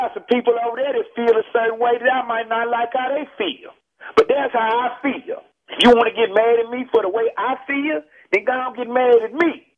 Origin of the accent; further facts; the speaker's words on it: Texas, United States; Say, man, I'm from Texas, man.